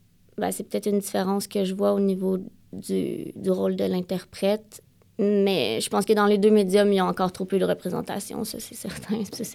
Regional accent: Montreal, Quebec, Canada; Donc, premièrement, comme vous l'entendez, je viens de Montréal, du Québec.

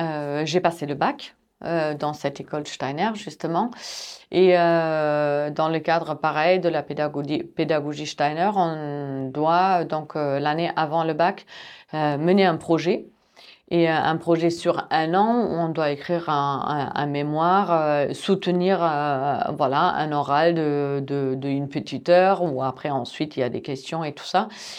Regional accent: Germany; J'ai grandi en Allemagne et j'aime toujours bien lire.

